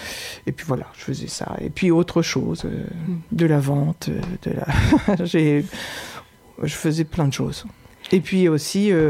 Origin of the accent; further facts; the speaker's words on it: Normandy, France; donc je suis normande d'origine depuis 1986. Je suis arrivée dans le Briançonnais en tant qu'infirmière.